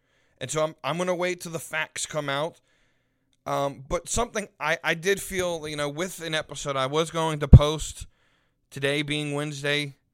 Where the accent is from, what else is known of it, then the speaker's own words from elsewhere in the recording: United States; As a Westerner, as an American, I think we take for granted.